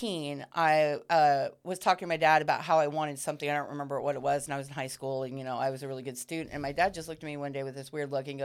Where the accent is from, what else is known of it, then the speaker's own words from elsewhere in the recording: Longview, Washington, United States; where I grew up, which is north of here, I grew up in Longview, Washington, Kelso, Washington.